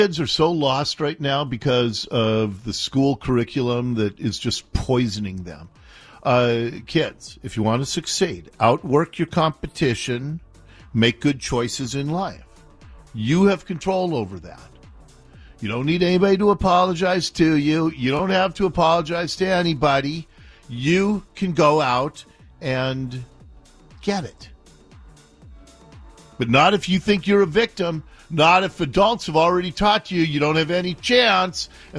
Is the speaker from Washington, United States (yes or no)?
yes; Ballard, Washington, United States; I grew up in Ballard. I don't have any Canadian roots.